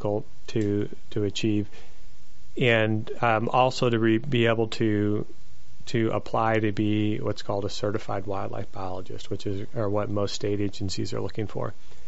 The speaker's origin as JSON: {"language": "English", "region": "Missouri", "country": "United States", "tie": "born or raised there", "said": "I grew up in Pulaski County, Missouri. I've been all over the country, but I grew up in Pulaski County, which is near where Fort Leonard Wood is here, so in the Ozark region."}